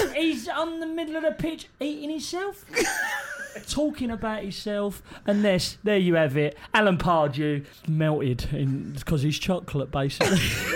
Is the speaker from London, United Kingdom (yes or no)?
yes; East London, London, United Kingdom; well, I'm from East London